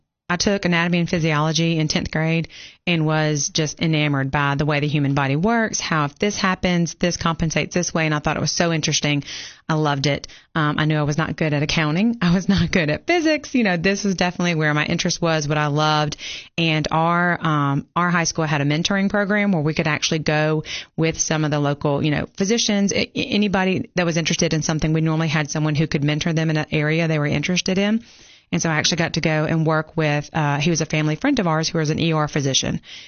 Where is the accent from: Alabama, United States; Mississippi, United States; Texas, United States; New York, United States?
Mississippi, United States; Jackson; I grew up in Jackson, which okay. is, you know, the state capital. It's a city. It's a larger city. Nothing like Nashville, but, you know, it definitely was, larger than Grimsley.